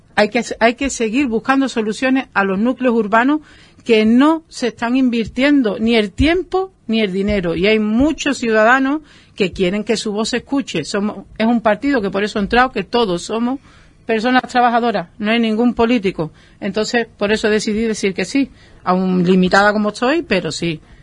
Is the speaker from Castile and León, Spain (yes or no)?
no; Pájara, Canary Islands, Spain; luchar por lo que yo creo, que es mi pueblo. Tanto Costa Calma, como La Pared, como La Lajita, todo lo que es Pájara.